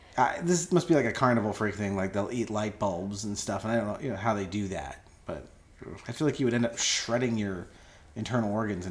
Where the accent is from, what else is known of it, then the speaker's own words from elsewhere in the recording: California, United States; I'm from Southern California, too.